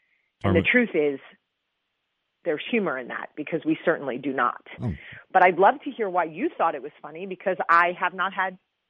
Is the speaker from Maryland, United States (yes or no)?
no; New Jersey, United States; I think there is something so innate in us when we come from Jersey.